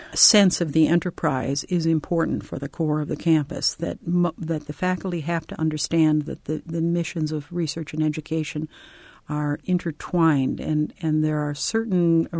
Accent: Minnesota, United States; Yes, I grew up in Minnesota.

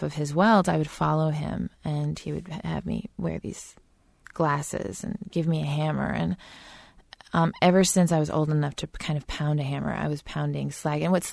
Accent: Alaska, United States; Well, that would be my grandfather, probably, growing up in Alaska on a gold mine. Just outside of Talkeetna, you drive for 3 hours and then fly in a little Cessna for half an hour and land on our airfield.

